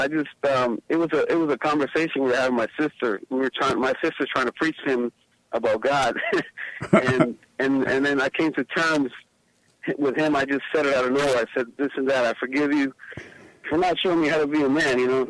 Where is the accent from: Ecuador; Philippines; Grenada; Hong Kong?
Ecuador; now in United States; He's from Ecuador. I'm from Ecuador also. So he came to the U.S. and got married to my stepmother